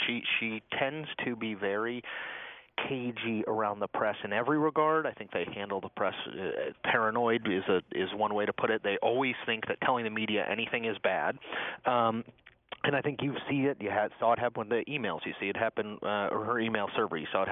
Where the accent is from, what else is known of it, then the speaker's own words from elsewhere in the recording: Connecticut, United States; I've been listening to Colin McEnroe since I was a teenager. I grew up in Connecticut.